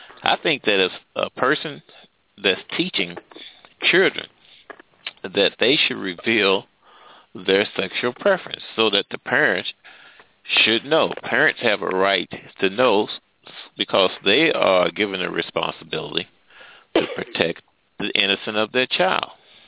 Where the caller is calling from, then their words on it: Midwest, United States; I'm calling from the Midwest.